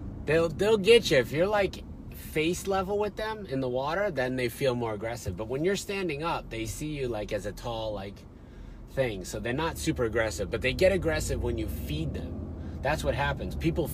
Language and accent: English; New England, United States; now in Florida, United States; I'm a Pats fan. I'm from New England originally.